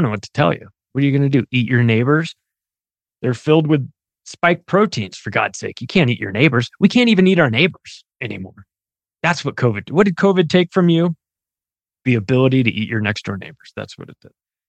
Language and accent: English; United States; I'm an American. I wouldn't say I'm a proud American. I'm an American. I'm somebody that grew up in America.